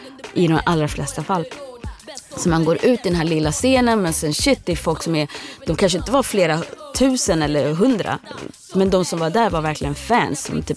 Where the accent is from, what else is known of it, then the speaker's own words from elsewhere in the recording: Sweden; det är ett språk, vi är uppväxt i Sverige, det är inget konstigt